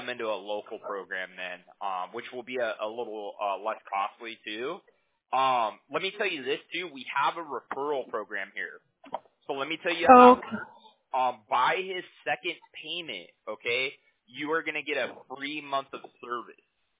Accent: California, United States; You know, I'm from California, so.

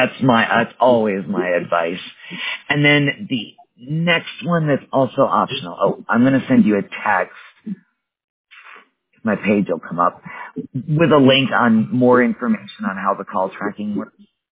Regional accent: Wisconsin, United States; Yeah, I grew up in Wisconsin, by the way.

